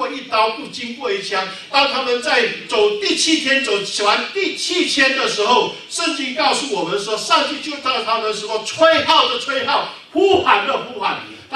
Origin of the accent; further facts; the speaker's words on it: China; 我们中国人有一句话说什么？最多三次，对不对？